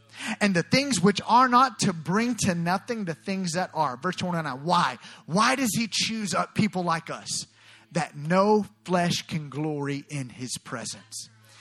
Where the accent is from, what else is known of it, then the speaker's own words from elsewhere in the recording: Alabama, United States; I'm born and raised in Alabama. I used to live not too far from here.